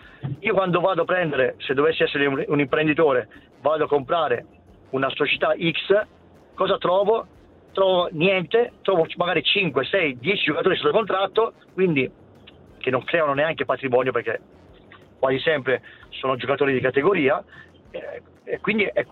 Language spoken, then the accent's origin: Italian; Bergamo, Lombardy, Italy; perché comunque sono cresciuto a Bergamo